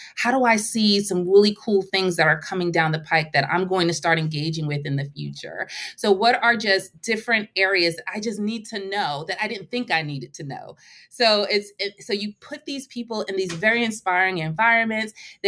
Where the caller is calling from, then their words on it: Belleville, New Jersey, United States; I am joining you from New Jersey. So even though our corporate office is in Manhattan, I'm based in NJ.